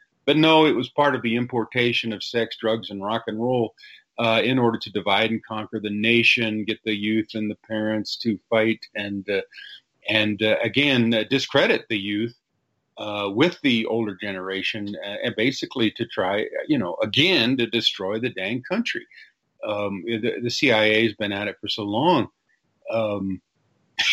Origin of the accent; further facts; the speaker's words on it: Arlington, Virginia, United States; And of course, I grew up in Arlington, Virginia, 8 miles outside of Washington, D.C.